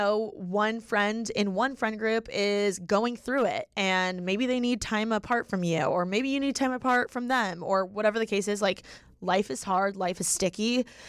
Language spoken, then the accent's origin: English; Indiana, United States; now in Los Angeles, United States; owning that I'm from Indiana, like owning that I'm not a nepotism baby, like whatever the case is. I feel like I used to think like moving